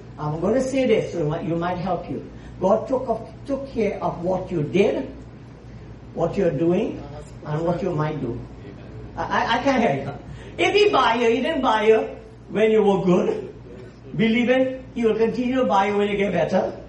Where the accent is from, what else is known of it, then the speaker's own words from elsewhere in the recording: Trinidad & Tobago; You don't mind me saying I'm Trinidadian too, some way.